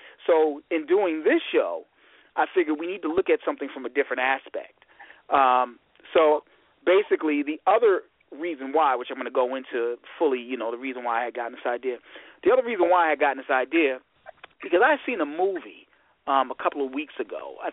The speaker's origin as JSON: {"language": "English", "region": "Michigan", "country": "United States"}